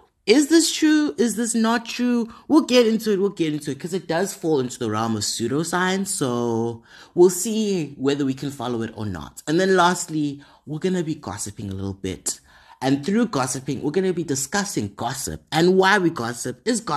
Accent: Johannesburg, Gauteng, South Africa; this is so interesting considering that I'm from Joburg and I've never been on the Gau train.

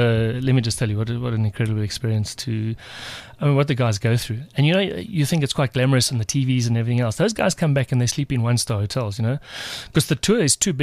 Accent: South Africa; I would chat to the guys, and I'm from South Africa. A lot of the South African boys was their first Tour de France.

